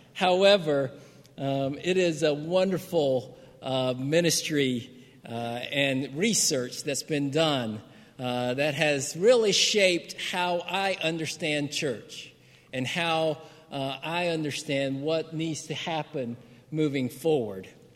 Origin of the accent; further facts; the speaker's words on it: Sanford, North Carolina, United States; I grew up in Sanford, North Carolina, so some of you may be familiar with that area.